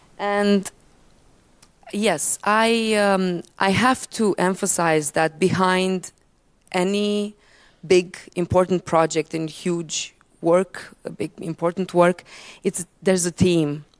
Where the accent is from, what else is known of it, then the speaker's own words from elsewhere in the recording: Romania; English is a second language; now in Ireland; I'm very happy to have the chance to present this back to my home country. I'm Romanian